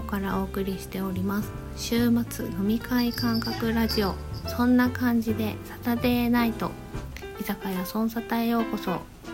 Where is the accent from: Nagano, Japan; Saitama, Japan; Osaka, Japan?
Osaka, Japan; now in Tokyo, Japan; 私もともと出身は大阪なんで